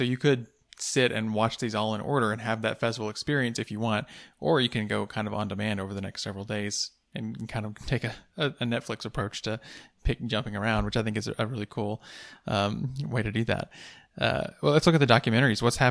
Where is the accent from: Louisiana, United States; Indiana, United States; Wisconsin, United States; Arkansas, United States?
Arkansas, United States; Van Buren; I'm from Van Buren, and so it's a lot of Fort Smith history in that one.